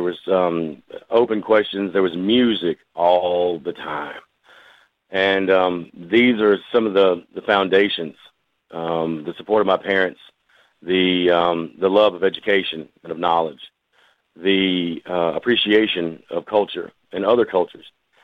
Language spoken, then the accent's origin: English; Athens, Georgia, United States; I grew up in Athens, most of that spent about 20 minutes south of there in Oglethorpe County.